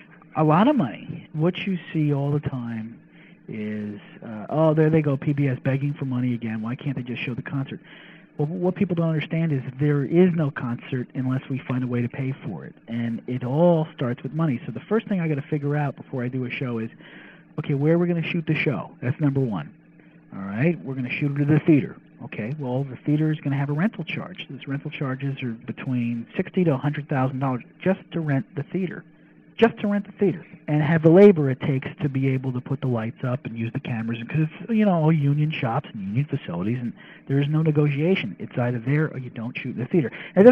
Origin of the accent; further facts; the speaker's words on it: New Jersey, United States; now in Pittsburgh, United States; We know it because, you know, I'm from Jersey, and that's Rudy.